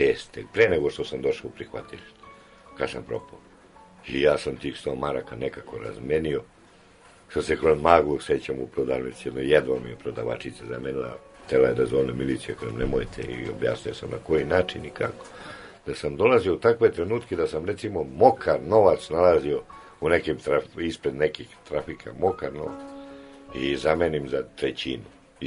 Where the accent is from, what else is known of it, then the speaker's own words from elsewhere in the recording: Belgrade, Serbia; also born or lived in Rome; ja sam Beograđanin, tako. Živeo sam u Rimu, na italijanskom.